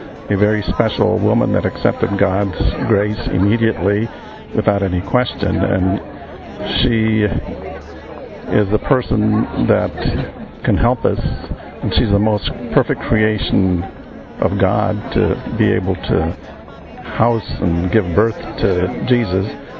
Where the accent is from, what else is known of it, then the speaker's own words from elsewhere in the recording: United States; I'm from the United States